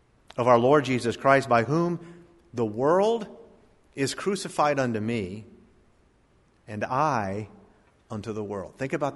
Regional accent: Jupiter, Florida, United States; My brother worked here in Jupiter in high school. My dad worked here for many years back when I was in high school here. And this is my hometown.

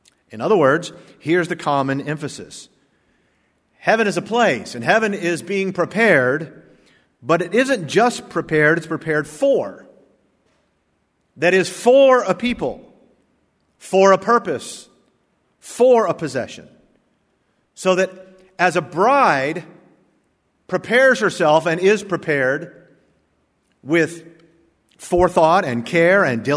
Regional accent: Wichita Falls, Texas, United States; also born or lived in Norfolk, Virginia; I was born in Norfolk, Virginia, and then my home at that time was a trailer, a mobile home for my grandma lived in. And then we moved to Wichita Falls, Texas.

